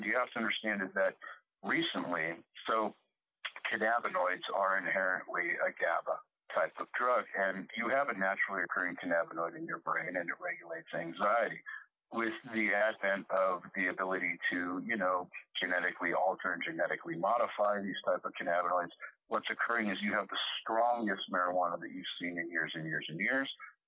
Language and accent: English; California, United States; I remember smoking weed young. Everybody smoked weed. I grew up in California